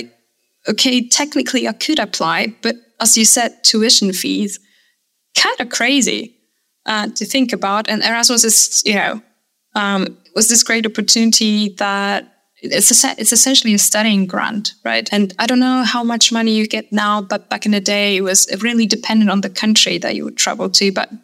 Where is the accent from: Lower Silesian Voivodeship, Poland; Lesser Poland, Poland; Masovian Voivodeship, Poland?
Lower Silesian Voivodeship, Poland; Wrocław; I come from Poland, from Wrocław to be precise. Wrocław is a beautiful city, roughly 150 kilometers from the German border, so it's not that far.